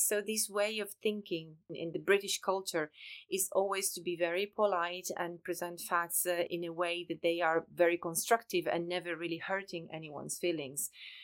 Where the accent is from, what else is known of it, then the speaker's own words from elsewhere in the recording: Italy; English is a second language; moved away as an adult; now in Germany; I grew up in Italy, and in Pisa I have studied chemistry.